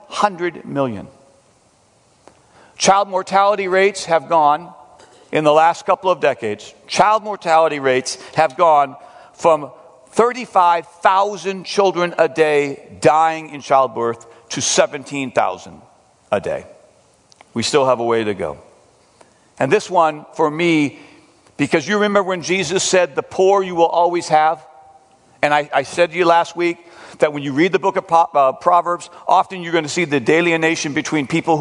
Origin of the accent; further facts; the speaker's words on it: Long Beach, California, United States; El Dorado Foursquare Church in Long Beach, California, which is my hometown.